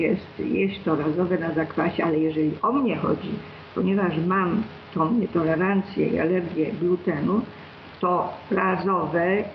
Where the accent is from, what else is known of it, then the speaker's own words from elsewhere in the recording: Greater Poland Voivodeship, Poland; bo ja jestem z Wielkopolski